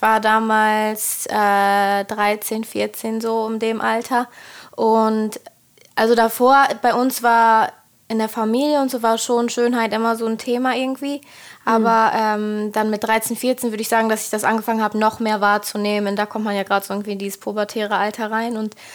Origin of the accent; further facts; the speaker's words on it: Germany; Ich komme so zwischen Bielefeld, Hannover, da die Ecke. Ich bin 20 Jahre alt